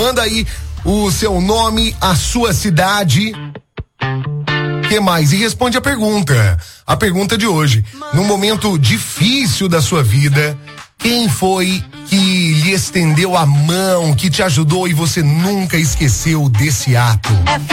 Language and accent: Portuguese; Pouso Alegre, Minas Gerais, Brazil; Sou de Pouso Alegre.